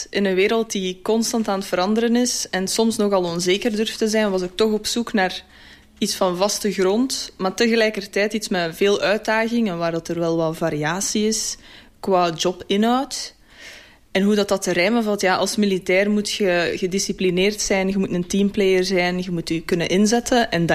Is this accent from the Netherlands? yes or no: no; Geraardsbergen, East Flanders, Belgium; Ik ben 27. Ik ben geboren en getogen in Geraarsbergen.